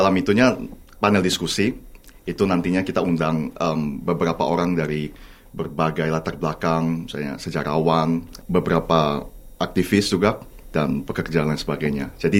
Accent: Medan, North Sumatra, Indonesia; Saya dari Medan. Well, saya Chinese Indonesian

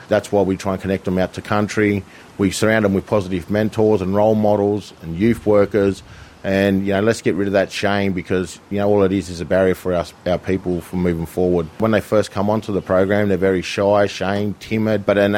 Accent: New South Wales, Australia; I'm a Wiradjuri man. Got ties to Western New South Wales, but I was born and raised in Wabunja country down there on the south coast of New South Wales.

